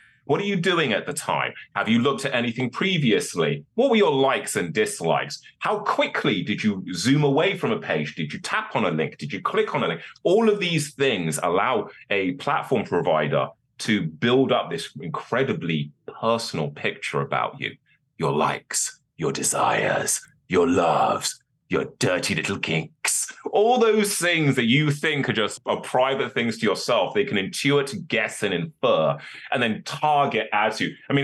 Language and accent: English; Birmingham, West Midlands, United Kingdom; I was born in Birmingham. I grew up in a council estate in a really rough part of Birmingham.